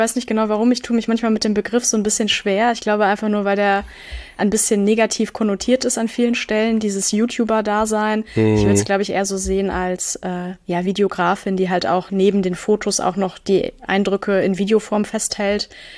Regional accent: Münster, North Rhine-Westphalia, Germany; ich sitze hier gerade am Sonntagmorgen mit meinem Kaffee am Schreibtisch, tatsächlich in meiner Heimatstadt Münster.

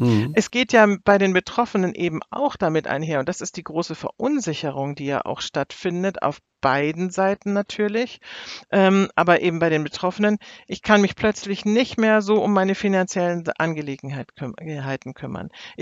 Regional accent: Hamburg, Germany; Ich komme ja aus Hamburg

